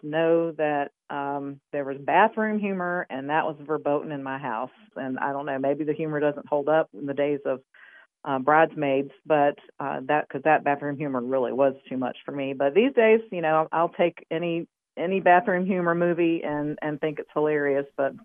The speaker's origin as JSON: {"language": "English", "town": "Raleigh", "region": "North Carolina", "country": "United States", "said": "from Raleigh, North Carolina, and my forbidden movie is Blazing Saddles."}